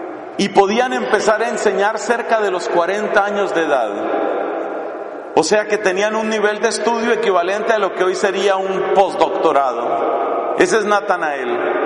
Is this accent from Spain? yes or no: no; Colombia; Hablaban un poco como nuestros costeños en Colombia.